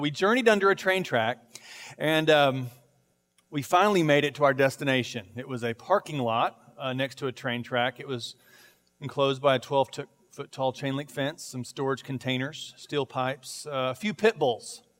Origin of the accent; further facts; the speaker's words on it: Arlington, Texas, United States; Okay, so I grew up in Arlington, and I'm very familiar with it, but the part of town that always confuses me is Fair Park.